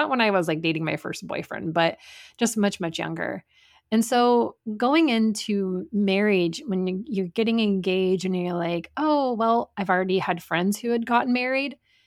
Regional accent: Midwest, United States; But I grew up in the Midwest, in the Bible Belt.

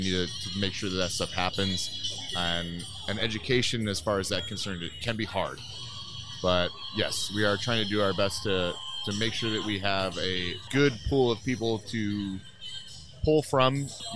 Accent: Marietta, Georgia, United States; I miss Atlanta very, very much. Like I said, I was born in Marietta and went to Fayette County High, so I miss being down here. I miss the red clay. I miss the heat.

